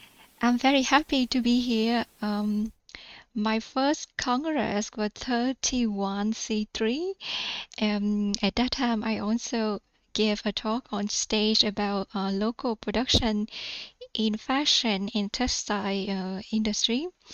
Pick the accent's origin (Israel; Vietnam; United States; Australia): Vietnam; I was born and raised in Vietnam.